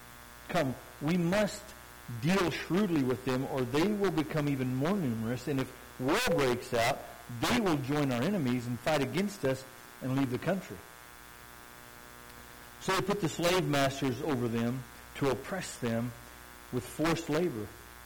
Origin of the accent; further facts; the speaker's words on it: Farmington, New Mexico, United States; My family, I grew up in Farmington. My family and I were out on the lake, on Navajo Lake